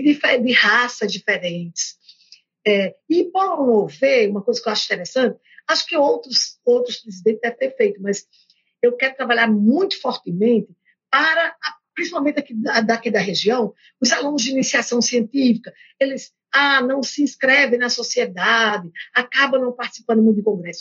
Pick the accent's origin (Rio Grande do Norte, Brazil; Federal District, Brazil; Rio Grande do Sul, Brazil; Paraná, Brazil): Rio Grande do Norte, Brazil; depois eu resolvi voltar para minha terra, minha casa, que é no Rio Grande do Norte